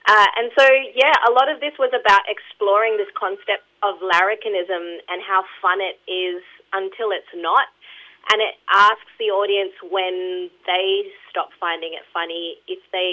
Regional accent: India; now in Australia; I'm an Indian immigrant, I'm a woman

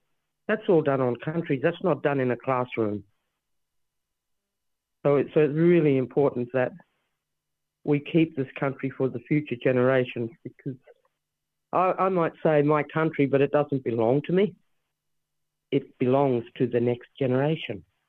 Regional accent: Ceduna, South Australia, Australia; I come from Ceduna on the far west coast of South Australia. I'm a Gugudha elder

